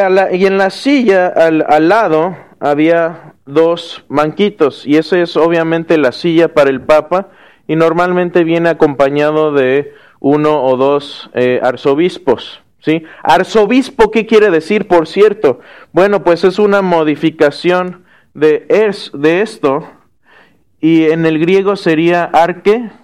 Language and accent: Spanish; Mexico; yo soy mexicano, no romano.